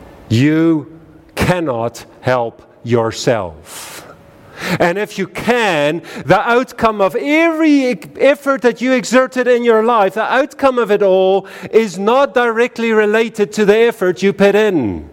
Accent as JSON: {"language": "English", "region": "Rhineland-Palatinate", "country": "Germany", "said": "I'm from the Eifel. We love thunder."}